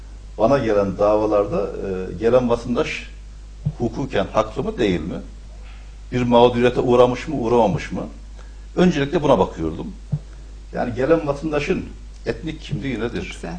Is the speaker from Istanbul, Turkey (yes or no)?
no; Ardahan, Malatya, Turkey; Ben Malatya ilinin Hekiman ilçesi Ardahan köyünde 1952 yılında doğdum. Köyümüz küçük bir köy. İlkokulu kendi köyümüzde okuduk.